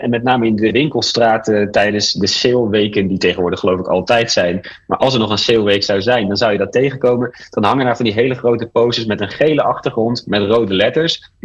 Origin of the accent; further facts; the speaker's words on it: Netherlands; Wij als Nederlanders staan bekend als zuinig en voorzichtig en al dat soort dingen. Het is niet per se in het brein dat wij als Nederlanders anders zijn dan anderen.